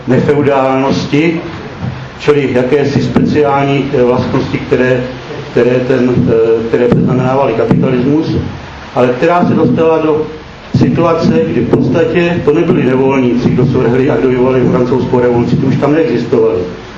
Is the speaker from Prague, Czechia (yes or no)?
no; Chrudim, Pardubice Region, Czechia; jsem z Chrudimi